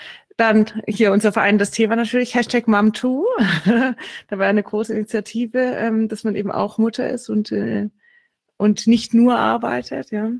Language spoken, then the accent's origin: German; Baden-Württemberg, Germany; ich komme aus Schwaben. Also ich rede heute nicht nur aus Stuttgart, sondern ich komme hier aus der Nähe von Stuttgart.